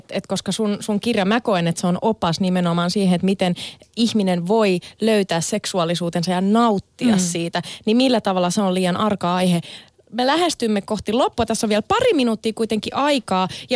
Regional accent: Savo, Finland; Mä oon Savosta.

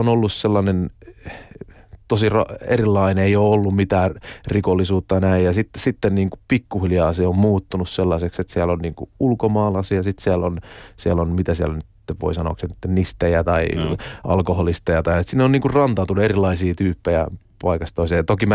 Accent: Turku, Southwest Finland, Finland; en mä kyllä sitä ajattele, että nyt mä oon Varissuolta

